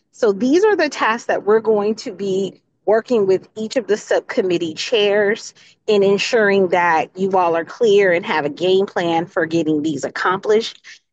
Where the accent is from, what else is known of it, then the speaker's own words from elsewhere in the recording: Missouri, United States; So I wanna cheer loud and proud from Missouri, my hometown